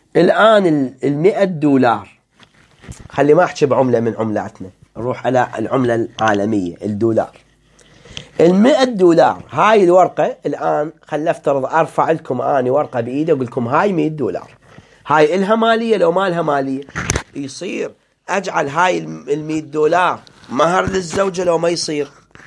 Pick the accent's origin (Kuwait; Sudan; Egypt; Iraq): Iraq; الآن إحنا عندنا في العراق أقل عملة موجودة 250 دينار